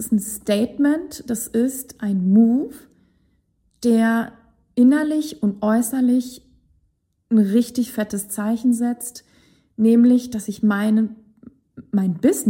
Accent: Sweden; German is a second language; Ich bin in Schweden aufgewachsen, die Skandinavier haben nochmal einen anderen Bezug zu Englisch.

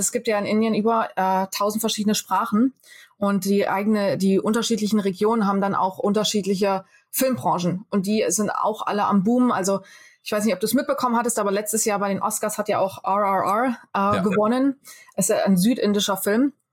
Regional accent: Hesse, Germany; Ich bin in Fulda geboren, bin in Pronzell aufgewachsen. Ja. Und war ja die ersten 18 Jahre meines Lebens auch in Fulda. Habe das Abitur am Domgymnasium gemacht

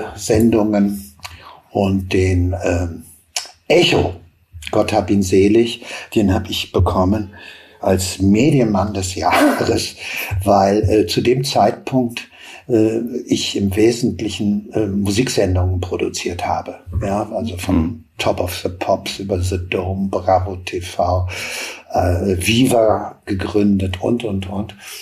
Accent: Hagen, North Rhine-Westphalia, Germany; Ich komme aus Hagen, das prägt vielleicht auch. Das war in den 80ern ein Melting Pot für unheimlich viele Bands, die es in der Stadt gab, zur Hochzeit.

